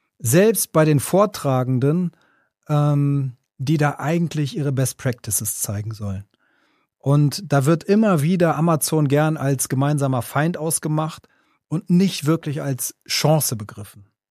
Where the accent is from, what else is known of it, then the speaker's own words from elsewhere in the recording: North Rhine-Westphalia, Germany; bin groß geworden im Rheinland, Ecke Bergisches Land.